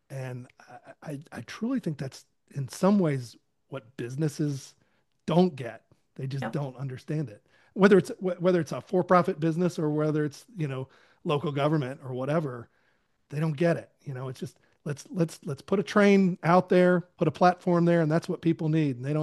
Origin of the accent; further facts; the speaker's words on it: Maryland, United States; Well, I'm from Maryland, so I really like Notre Dame's lacrosse program.